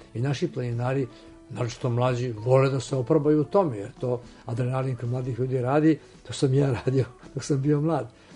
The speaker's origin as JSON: {"language": "Serbian", "town": "Peć", "country": "Kosovo", "tie": "born there", "said": "pošto sam i potekao iz planinskih krajeva i ja sam rođen u Metohiji u Peći, iznad moje glave su bile prokletije"}